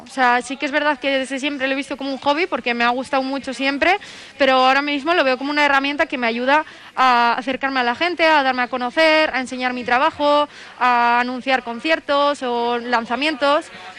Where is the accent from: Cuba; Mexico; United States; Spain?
Spain; Vitoria-Gasteiz, Basque Country; al final soy de Gasteiz, hablo euskera y hay que impulsarlo.